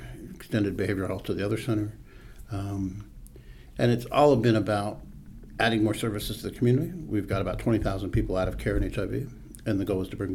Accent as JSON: {"language": "English", "town": "Alliance", "region": "Ohio", "country": "United States", "tie": "born or raised there", "moved": "as an adult", "lives_now": "Atlanta, United States", "said": "I was born in Alliance, Ohio, which is northeast Ohio. Grew up there, lived there till I was probably 27, maybe 26, when I moved to Atlanta."}